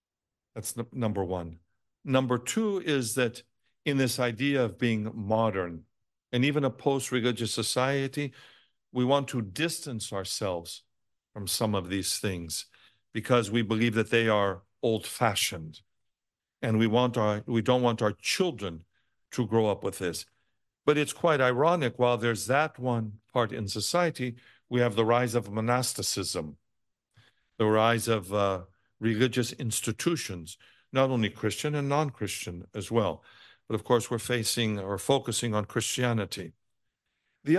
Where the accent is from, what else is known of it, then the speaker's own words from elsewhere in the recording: the South, United States; I'm from the South, and we know those hymns and those spirituals.